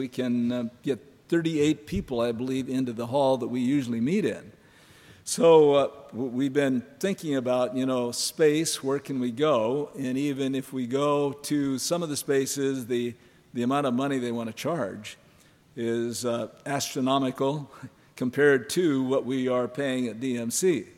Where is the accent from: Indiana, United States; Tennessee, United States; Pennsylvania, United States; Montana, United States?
Montana, United States; Growing up in Montana, I thought when I got up in the morning in the wintertime, it was 42 degrees below zero